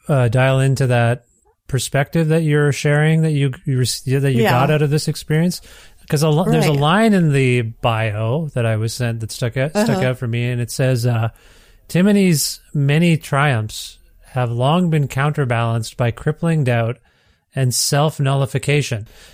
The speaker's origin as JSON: {"language": "English", "country": "Canada", "tie": "born or raised there", "said": "Most of the East Indian kids where I grew up in Canada"}